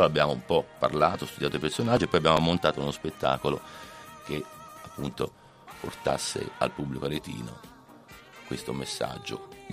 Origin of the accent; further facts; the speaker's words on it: Arezzo, Tuscany, Italy; In questo caso invece ho voluto parlare di Arezzo, della mia città, perché sono fiero di essere, so d'Arezzo, so fiero